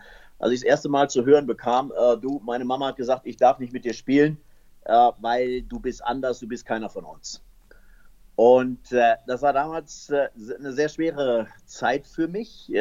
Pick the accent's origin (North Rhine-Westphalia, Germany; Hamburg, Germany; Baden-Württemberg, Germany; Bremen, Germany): North Rhine-Westphalia, Germany; Essen; Ich bin in Essen groß geworden, in Essen-Werden, in einer Bergarbeitersiedlung.